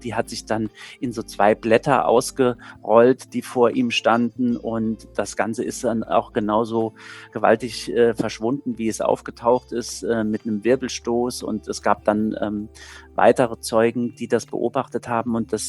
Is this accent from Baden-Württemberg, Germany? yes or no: no; Saarbrücken, Saarland, Germany; ich komme ja selbst aus Saarbrücken